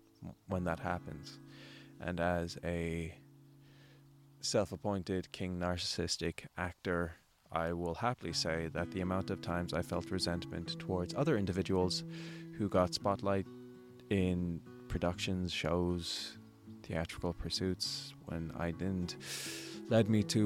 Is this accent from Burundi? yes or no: no; Ireland; accent: American; I have such a thick American accent and I'm from Ireland